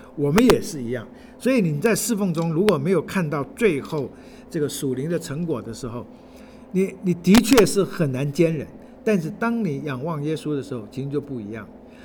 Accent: Fujian, China; accent: Fujianese/Minnan; 我们福建话就感谢

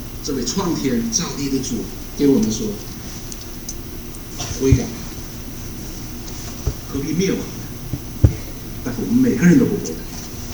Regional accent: China; 我们中国人讲说，滴水之恩当以涌泉相报，这好像是我们中国人一个做人的一个起码的一个最根本的感恩之心。

